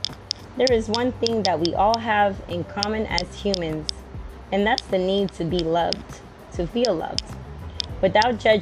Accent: California, United States; I'm from California, and we'll talk about the rest another time.

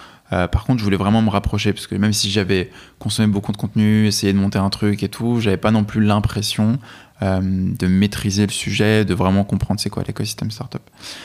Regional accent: Île-de-France, France; also born or lived in Russia; C'est un nom bien sûr russe. Je suis né en Russie, j'ai grandi en France, en banlieue parisienne toute ma vie.

